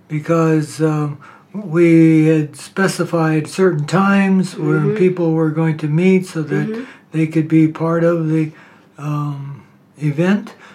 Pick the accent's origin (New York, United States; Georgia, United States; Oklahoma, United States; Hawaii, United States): Hawaii, United States; also born or lived in Oroville; Yeah, I'm originally from Hawaii. But I've lived in many different places, and Oroville is one of them.